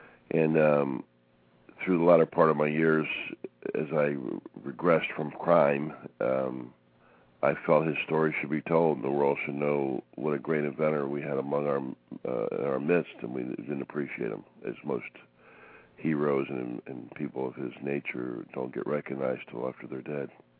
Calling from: Fort Lauderdale, Florida, United States; Fort Lauderdale, Florida.

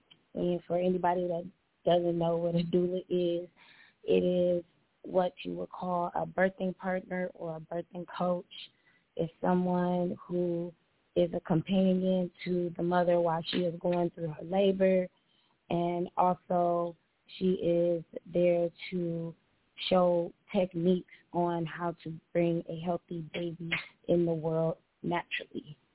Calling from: Minneapolis, Minnesota, United States; I am calling from Minneapolis.

